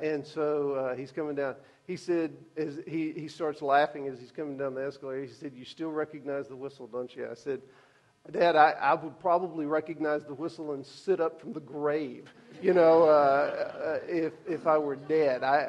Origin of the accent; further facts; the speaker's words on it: Mineola, Texas, United States; When I was a kid, I was growing up in Mineola, Texas, and we had a big First Baptist church